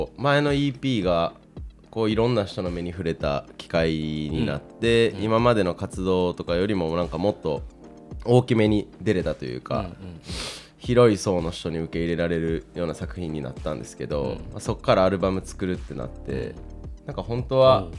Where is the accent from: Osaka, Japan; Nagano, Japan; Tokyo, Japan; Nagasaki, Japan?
Osaka, Japan; now in Nishinomiya, Japan; 一応ね、僕だけ大阪出身の西宮在住。